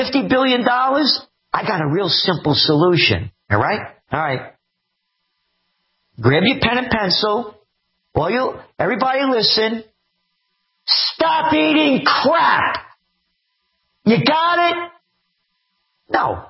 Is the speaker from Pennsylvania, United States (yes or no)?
no; Bronx, New York, United States; also born or lived in Yonkers; When I was a kid, you know, they said I grew up in the Bronx, so we moved to Yonkers.